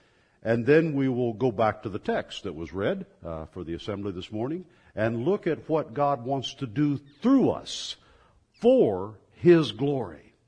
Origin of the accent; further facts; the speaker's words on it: Kansas, United States; I born and raised in Northeast Kansas, so I was not really a hippie, I was a hippie wannabe.